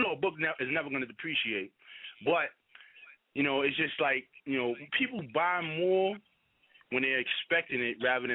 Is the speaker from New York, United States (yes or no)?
yes; New York, United States; I understand I'm from Burnside, but it's not just on Burnside. I've spent time in Soundview.